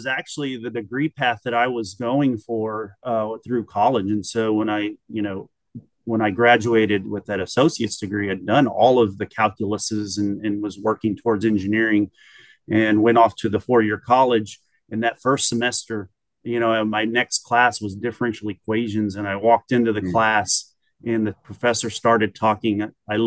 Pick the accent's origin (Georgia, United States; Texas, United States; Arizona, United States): Texas, United States; Hebbronville; also born or lived in Falfurrias; Yeah, I'm a Texas boy. I was born down in South Texas, Falfurrias.